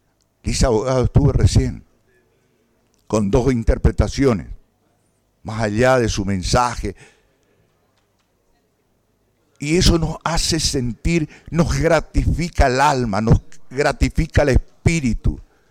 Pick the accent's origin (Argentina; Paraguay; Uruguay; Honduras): Paraguay; Más allá de los colores, importan los colores, somos paraguayos todos.